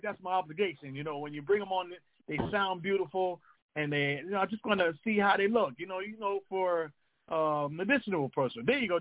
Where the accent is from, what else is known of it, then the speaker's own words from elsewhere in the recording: Jamaica; Because I got locks and I'm Jamaican, that means I smoke weed?